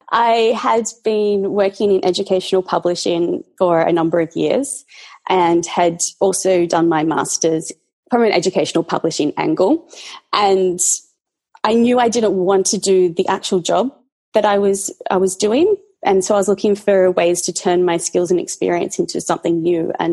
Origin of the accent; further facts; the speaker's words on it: Australia; Well, I am Australian, if you can't quite tell from my accent. I currently live in Melbourne, Australia, but I do often travel around the world.